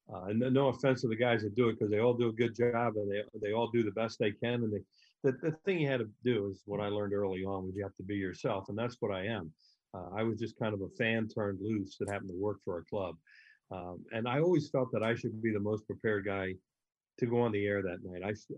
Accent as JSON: {"language": "English", "town": "Newtown Square", "region": "Pennsylvania", "country": "United States", "tie": "born or raised there", "also_born_or_lived": "Yeadon", "said": "Newtown Square in Delaware County. I was born in Yaden, and we moved to Newtown Square in 1952 when I was seven, and went to Marple Newtown High School in Newtown Square"}